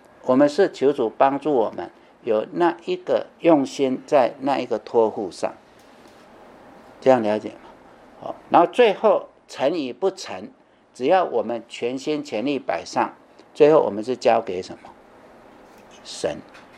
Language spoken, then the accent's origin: Chinese; China; 圣经的忠心跟这一个我们中国人的忠心不太一样。我们中国人的忠心是尽本分